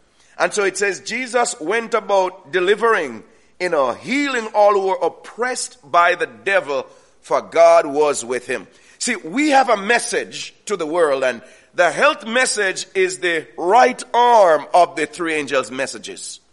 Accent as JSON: {"language": "English", "country": "Jamaica", "tie": "born or raised there", "said": "I grew up in Jamaica. And when I lived with an older sister, I was less than a mile from the sea."}